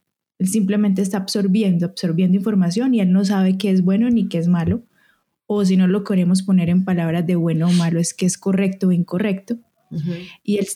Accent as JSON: {"language": "Spanish", "town": "Bucaramanga", "region": "Santander", "country": "Colombia", "said": "estuve donde mi mamá, en Bucaramanga, en mi tierra."}